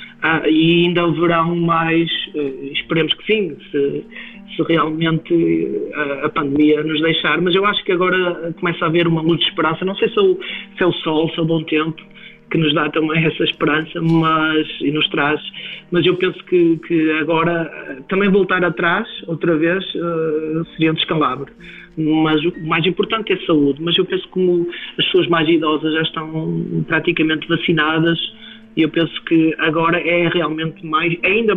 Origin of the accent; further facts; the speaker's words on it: Barcelos, Braga, Portugal; Barcelos, precisamente a minha terra natal, embora este disco fale de Braga, mas é tudo ao pé, não é?